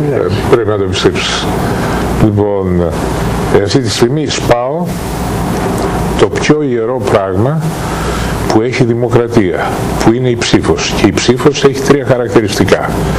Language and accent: Greek; Central Greece, Greece; όταν πηγαίνω στο χωριό μου, στο νομό Φιότιδο, στην επαρχία Λοκρίδος, επειδή εκεί η συγχωρεμένη μάνα μου και ο συγχωρεμένος ο πατέρας μου, από εκείνη η καταγωγή τους